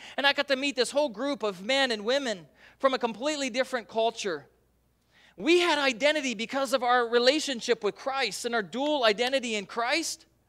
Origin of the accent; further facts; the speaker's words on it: Milford, Delaware, United States; now in Puyallup, United States; And I'm from Milford, Delaware, and I moved to University Place, and then to Puyallup, Washington.